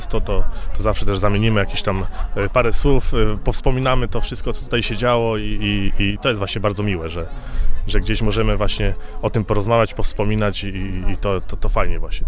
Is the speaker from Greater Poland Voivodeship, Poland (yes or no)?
yes; Koźminek, Greater Poland Voivodeship, Poland; bo ja z Koźminka, Opatowy też niedaleko mnie jest